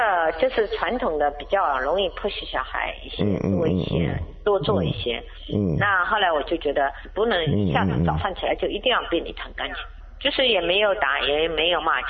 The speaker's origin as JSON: {"language": "Chinese", "country": "China", "said": "因为我们中国人就是打骂哈，好像是比较多的"}